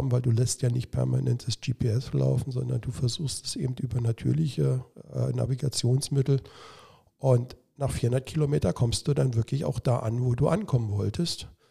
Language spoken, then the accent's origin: German; Berlin, Germany; Also der Einstieg als Berliner Kind kam ganz klar über den künstlichen Kletterturm Teufelsberg Mitte der 70er Jahre.